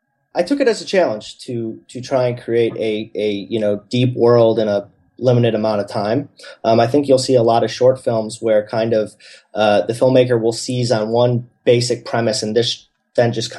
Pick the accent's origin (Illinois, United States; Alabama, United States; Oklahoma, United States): Illinois, United States; Chicago; I mean, growing up in Chicago, I've always known that it's, you know, not only the best film festival in this city